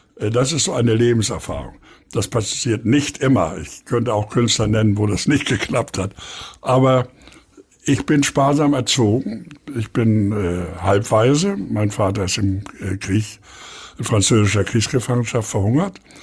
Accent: Hamburg, Germany; born there; Also ich wohne in Eppendorf. bin geboren in Havestehude und kenne auch Winterhude gut.

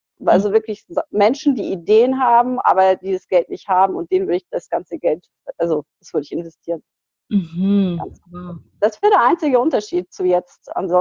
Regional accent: Bavaria, Germany; Ich bin 39 Jahre alt und ich komme aus der Münchner Gegend.

